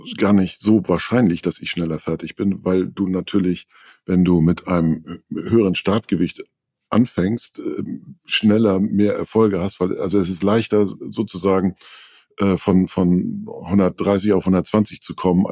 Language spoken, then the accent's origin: German; Northern Germany, Germany; ich bin ja Norddeutscher, ich rede über Tag nicht so viel